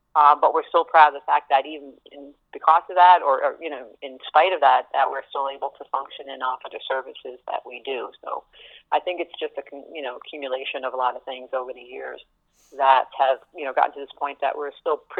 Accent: New York, United States; moved away as an adult; we came here, we're originally from the States, New York area, where we ran a similar facility and came up here because of the fact that there was no established wildlife program really in the province

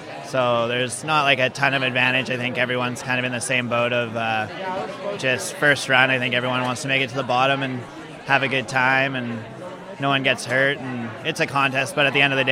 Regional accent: Calgary, Alberta, Canada; now in Revelstoke, Canada; I'm from Calgary, Alberta, and I currently live in town, Revelstoke.

